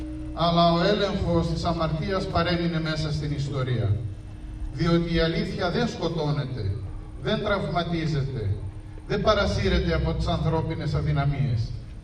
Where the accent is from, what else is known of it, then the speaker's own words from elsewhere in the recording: Central Macedonia, Greece; εγώ που έρχομαι από την Κεντρική Μακεδονία, από την Πιερία συγκεκριμένα